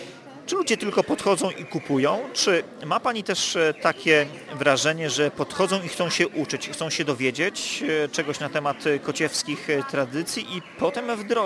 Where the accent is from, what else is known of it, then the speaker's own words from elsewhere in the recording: Pomeranian Voivodeship, Poland; czy to ma związek z tym, że pochodzę z Kaszub